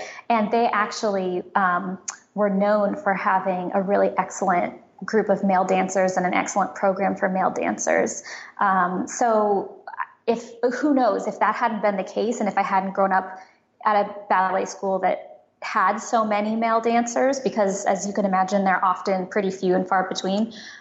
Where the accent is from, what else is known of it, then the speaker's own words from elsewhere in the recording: San Francisco, California, United States; so I grew up in San Francisco